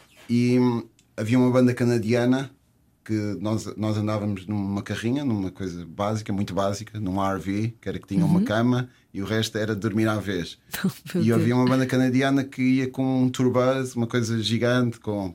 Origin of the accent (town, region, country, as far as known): Portugal